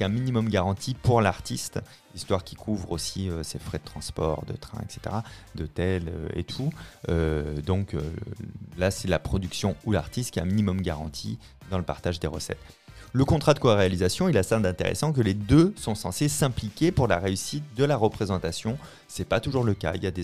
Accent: La Rochelle, Nouvelle-Aquitaine, France; je voulais jouer à La Rochelle, qui est ma ville natale

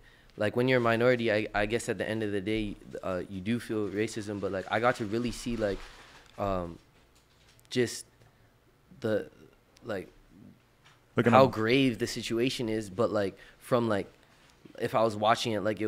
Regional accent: British Columbia, Canada; also born or lived in Toronto; So I was born in Toronto when my dad had me at my age now. So he moved to BC, British Columbia, the other side of Canada, early on. And then back in high school, I moved back to Toronto.

